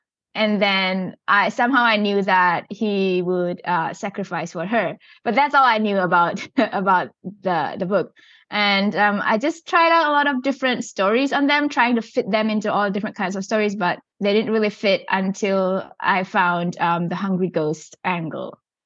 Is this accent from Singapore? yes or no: yes; Singapore; So I grew up in Singapore, where hungry ghosts is pretty big.